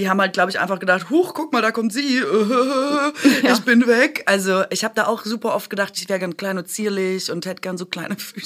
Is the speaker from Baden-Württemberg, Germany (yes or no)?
yes; Baden-Württemberg, Germany; Ja, ich bin doch Schwäbin.